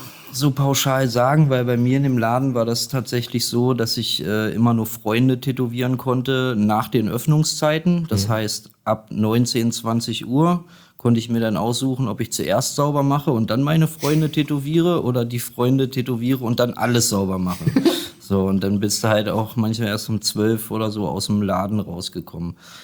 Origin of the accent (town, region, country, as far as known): Göttingen, Lower Saxony, Germany; born there; also born or lived in Kassel